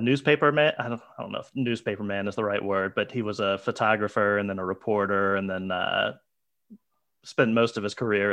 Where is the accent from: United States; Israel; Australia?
United States; Lynchburg, Virginia; born there; So I was born in a place called Lynchburg, Virginia, which is in central Virginia.